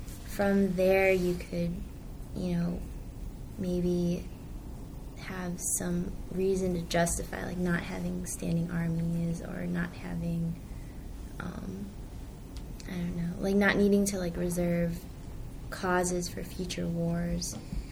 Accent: Naperville, Illinois, United States; and I'm from Naperville, Illinois.

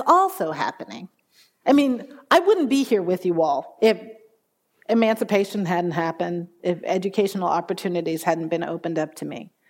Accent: Washington, District of Columbia, United States; I grew up in Washington, D.C. in a neighborhood that used to be called the Gold Coast.

